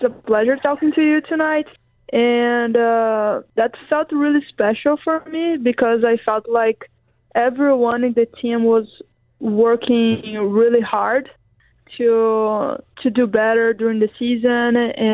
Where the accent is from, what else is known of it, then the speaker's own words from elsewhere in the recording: Brazil; English is a second language; now in United States; because I'm from Brazil, so I'm away from my family